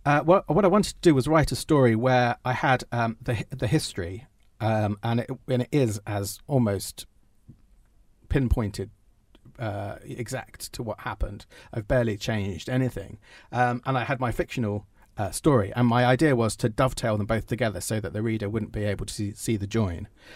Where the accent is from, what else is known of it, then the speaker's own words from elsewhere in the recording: United Kingdom; because it's a very American story, and I'm a Brit writing an American story.